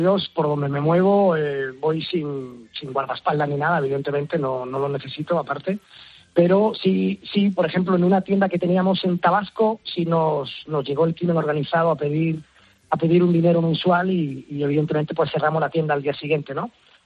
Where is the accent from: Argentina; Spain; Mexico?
Spain; Malaga, Andalusia; Yo también soy malagueño, como tú, soy de la ciudad de Málaga, somos malagueños.